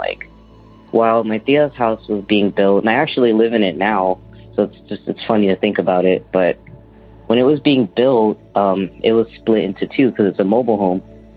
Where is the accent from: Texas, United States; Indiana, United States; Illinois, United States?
Texas, United States; I'm from Texas.